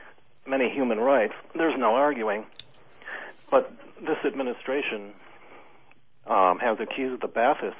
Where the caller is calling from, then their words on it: Dearborn, Michigan, United States; I'm from calling from Dearborn.